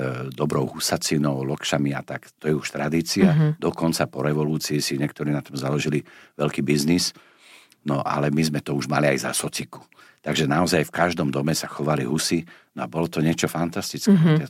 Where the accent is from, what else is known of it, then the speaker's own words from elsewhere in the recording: Bratislava, Bratislava Region, Slovakia; tak to už samozrejme ako Bratislavčan rodený